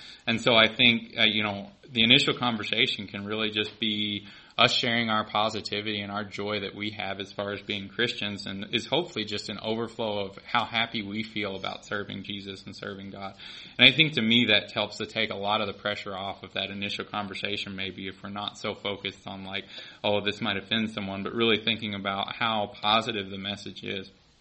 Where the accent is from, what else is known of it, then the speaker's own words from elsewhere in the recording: the South, United States; accent: southern; And that's not them talking about my southern accent up here, right?